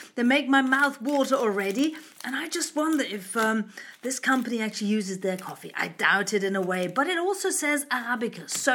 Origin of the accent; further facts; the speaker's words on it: Austria; first language French; I speak a few languages. English, of course. Austrian, German, of course, because I grew up there many years ago. And French, because my mother tongue is French and I went to the French Lycée.